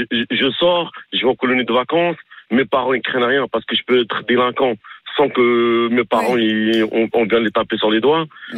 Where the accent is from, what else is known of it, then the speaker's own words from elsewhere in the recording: Mantes-la-Jolie, Île-de-France, France; now in Chartres, France; j'ai grandi à Mantes-la-Jolie au Val-Fouré.